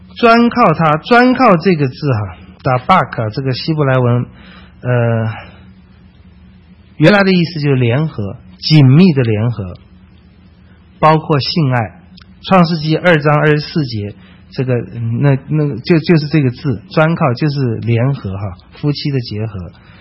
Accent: China; 我们中国人说色厉内荏

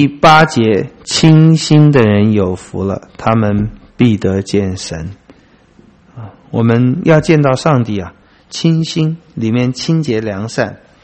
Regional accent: Taiwan; 雅各一生真的也跟我们台湾人一样

